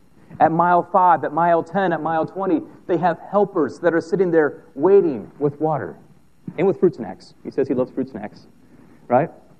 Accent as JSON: {"language": "English", "town": "Fredericksburg", "country": "United States", "said": "Those of you who know I'm from Fredericksburg, they have a cannonball and they have a marathon they run every single year."}